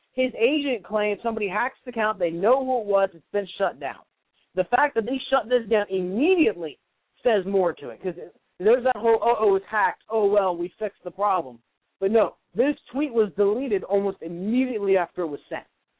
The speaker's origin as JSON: {"language": "English", "town": "Carpenter Springs", "region": "Florida", "country": "United States", "tie": "born or raised there", "said": "No, and Chizik's from my hometown. I want to put that out there. He's from Carpenter Springs, Florida."}